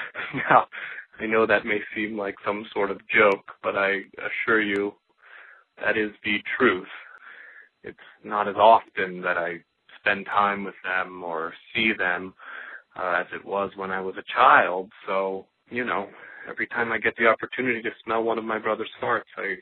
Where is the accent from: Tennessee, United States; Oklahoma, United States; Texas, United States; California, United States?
California, United States; San Diego; born or raised there; now in Brooklyn, United States